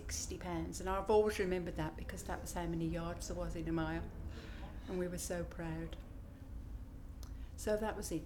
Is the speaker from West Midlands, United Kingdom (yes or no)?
yes; Birmingham, West Midlands, United Kingdom; now in Cannock Wood, United Kingdom; I was born in Birmingham, and I lived there for the first 20 years of my life. Then I went to Staffordshire, and we've lived there in the same house for well over 40 years. In a little village, high up on Cannock Chase, Cannock Wood.